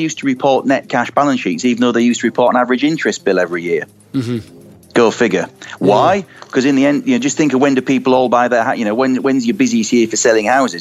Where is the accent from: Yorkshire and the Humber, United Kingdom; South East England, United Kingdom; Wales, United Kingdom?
Yorkshire and the Humber, United Kingdom; York; York-based, my hometown, no less.